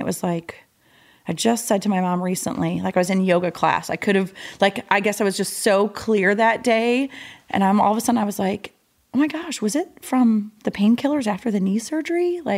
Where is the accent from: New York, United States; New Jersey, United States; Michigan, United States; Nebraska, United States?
Michigan, United States; I was born and raised in Michigan, and my brother and I were 15 months apart, very close, no other siblings. And in Michigan, our school was 7th, 8th, 9th grade